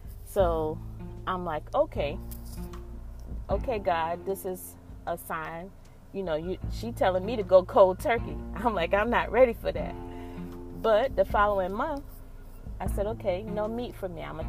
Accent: Orangeburg, South Carolina, United States; So people who know me, I'm from Orangeburg, but dirt roads and all that kind of stuff, that's probably something I somewhat grew up off of.

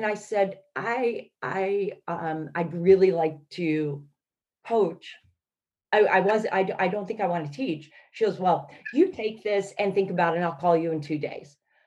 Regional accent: Buffalo, New York, United States; I'm a homebody. I'm from Buffalo, New York. And the furthest away I had ever been was Greensboro, North Carolina.

